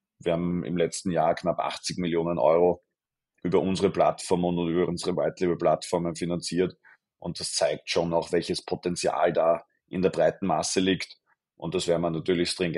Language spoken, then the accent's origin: German; Austria; als österreichische Investorin